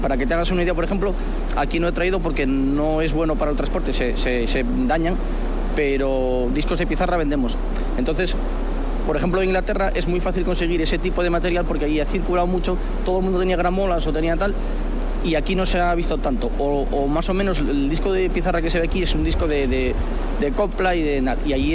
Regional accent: Oviedo, Asturias, Spain; Soy de Oviedo, de Asturias.

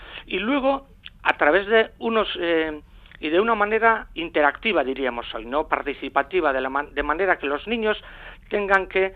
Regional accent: Morga, Basque Country, Spain; yo soy de Morga, y claro, nosotros estudiamos castellano en la escuela, pero la catequesis en la sacristía la recibíamos en euskera.

